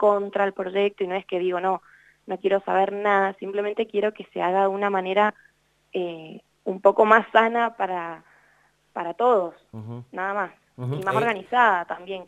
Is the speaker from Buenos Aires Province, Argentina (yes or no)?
no; Mendoza, Argentina; nos deja medio desequilibrados también hasta como mendocinos